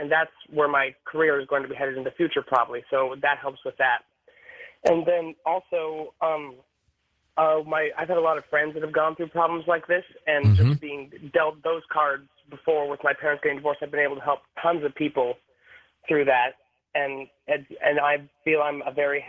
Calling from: Portland, United States; I'm calling from Portland.

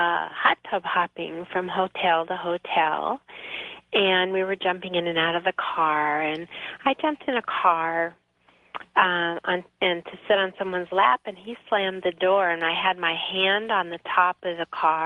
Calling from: Phoenix, Arizona, United States; I'm from Phoenix, Arizona.

